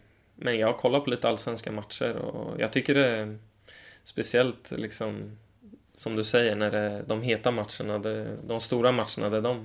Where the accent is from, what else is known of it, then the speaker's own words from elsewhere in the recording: Kumla, Örebro County, Sweden; där jag växte upp i Kumla